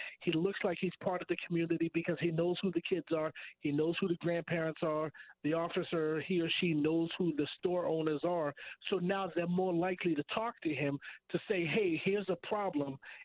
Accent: Boston, Massachusetts, United States; And even growing up in Boston, that wasn't the case.

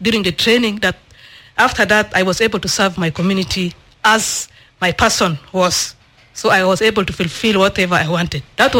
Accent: Yei, Central Equatoria, South Sudan; Growing up from the refugee camp, I was always passionate to serve my community. So when I returned to my hometown, which is Yei

